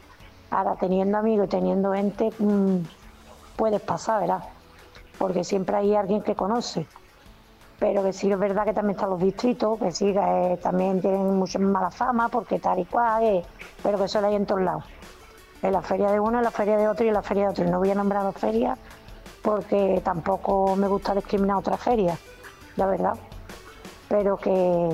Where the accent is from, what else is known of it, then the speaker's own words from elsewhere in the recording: Seville, Andalusia, Spain; La verdad que yo soy sevillana